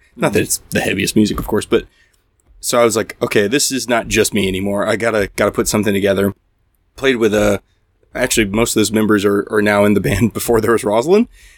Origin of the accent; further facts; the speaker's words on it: Jackson, Mississippi, United States; I'm from Jackson, Mississippi.